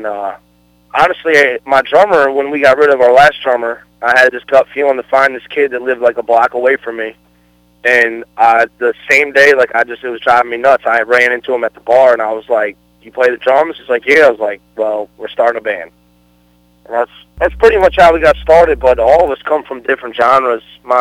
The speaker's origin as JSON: {"language": "English", "region": "Maryland", "country": "United States", "said": "We're from Calvert County, Maryland. It's southern Maryland, south of Annapolis."}